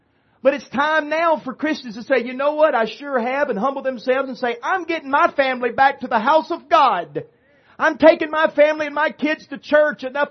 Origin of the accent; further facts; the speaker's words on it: United States; My friends, listen, it's a blessing being American. It's a blessing having the freedoms we have, but we have an awesome responsibility to be a steward of that freedom